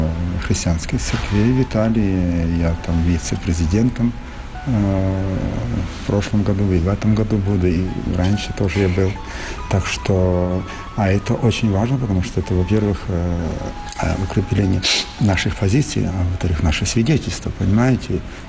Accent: Makiivka, Donetsk Oblast, Ukraine; born there; Я родился в Макеевке, поэтому рядом с вами.

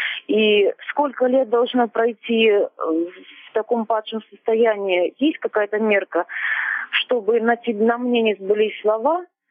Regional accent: Nizhny Novgorod Oblast, Russia; я из Нижегородской области.

